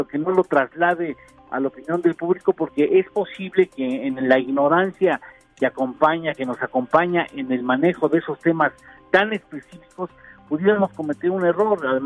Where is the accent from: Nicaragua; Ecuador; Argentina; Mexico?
Mexico; Me da mucha tristeza como mexicano